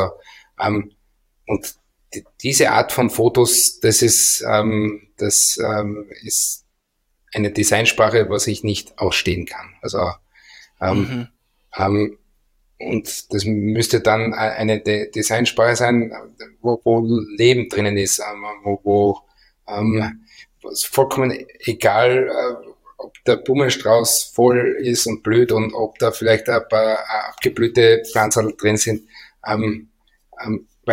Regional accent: Graz, Styria, Austria; da sind wir halt Grazer

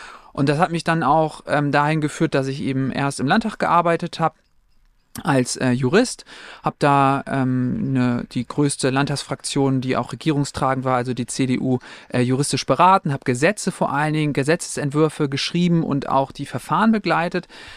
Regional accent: Heide, Schleswig-Holstein, Germany; Ja, also ich bin in Heide aufgewachsen.

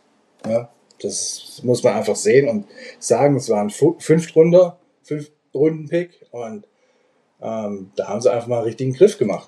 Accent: Baden-Württemberg, Germany; Genau, ich bin eigentlich auch aufgewachsen.

